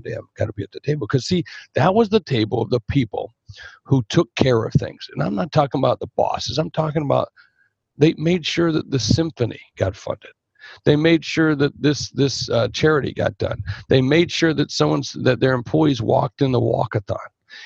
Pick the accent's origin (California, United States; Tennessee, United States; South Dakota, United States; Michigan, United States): South Dakota, United States; Sioux Falls; I'm talking about, look, where I'm from in South Dakota. I'm from Sioux Falls, South Dakota.